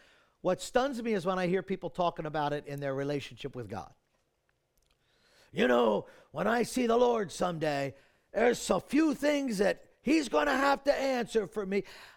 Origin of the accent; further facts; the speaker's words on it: Maple Shade, New Jersey, United States; I grew up here in Maple Shade. Most of you know that, but I literally grew up right down the street from the church on South Spruce Avenue.